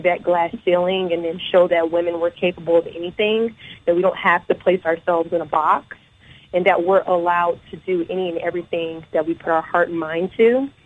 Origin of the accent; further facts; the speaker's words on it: Apple Valley, Minnesota, United States; I'm actually from Minnesota, surprisingly enough. I was raised in Apple Valley, which is probably like 20, 25 minutes from Minneapolis.